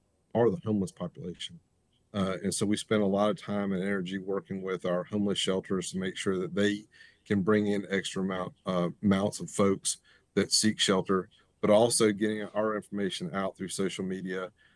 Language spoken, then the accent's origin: English; Henderson County, North Carolina, United States; now in Charlotte, United States; I'm from Henderson County, and so I grew up without air conditioning. We had attic fans